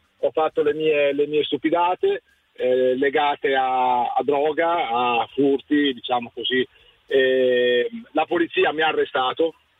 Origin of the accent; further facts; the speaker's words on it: Reggio Emilia, Emilia-Romagna, Italy; Di Reggio Emilia.